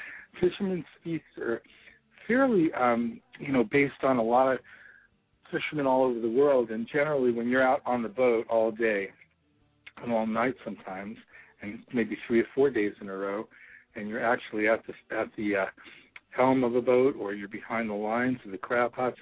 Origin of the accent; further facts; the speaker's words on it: East Coast, United States; When I was growing up on the East Coast, crab boils, crab feasts, clam bakes were pretty standard during vacation season.